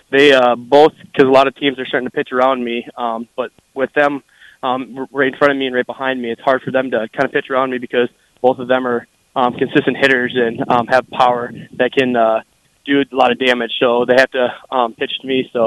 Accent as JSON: {"language": "English", "region": "South Dakota", "country": "United States", "said": "Big Ten, since I'm from South Dakota, I've been following Big Ten, obviously."}